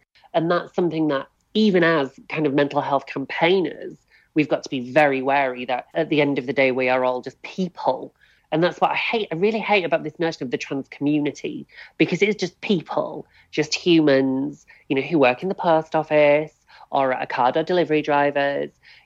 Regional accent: England, United Kingdom; And certainly growing up in the North as well.

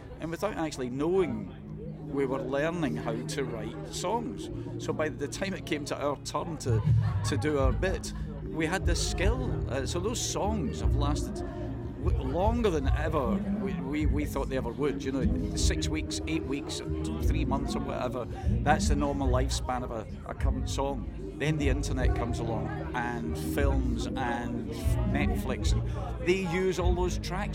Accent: Scotland, United Kingdom; And it's not just me saying it because I'm Scottish.

